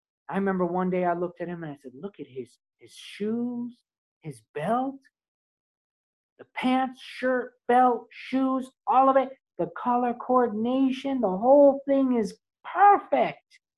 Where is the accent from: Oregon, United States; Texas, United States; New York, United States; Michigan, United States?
New York, United States; And naturally, as a New Yorker, I was dressed better than the vast majority of them. I remember thinking, I know, I'm the best. I came here from New York.